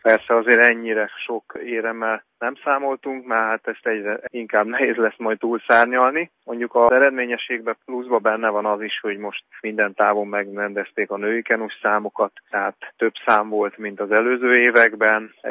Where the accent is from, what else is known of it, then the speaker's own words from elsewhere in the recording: Hungary; Jó volt állni persze magyarként ott a parton